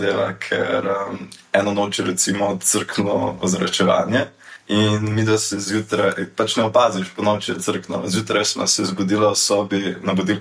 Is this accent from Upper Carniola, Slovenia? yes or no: no; Počanek, Drava, Slovenia; prihajam iz Počanka, okolice Slovenske Bistrice